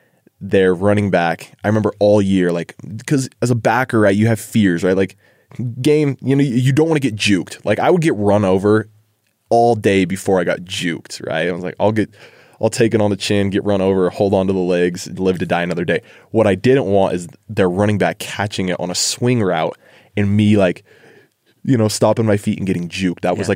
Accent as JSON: {"language": "English", "town": "Holladay", "region": "Utah", "country": "United States", "tie": "born or raised there", "said": "Yeah, Jason, it was fun growing up in Holiday. So I actually grew up playing Skyline football, right?"}